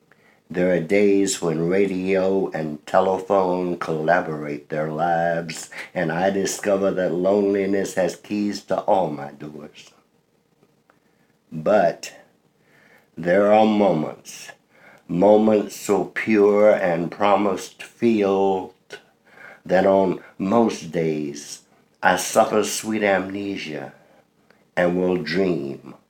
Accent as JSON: {"language": "English", "town": "Atlanta", "region": "Georgia", "country": "United States", "said": "I'm from Atlanta, yes. Uh-huh. So when I left Atlanta, a segregated place, there was no work for me."}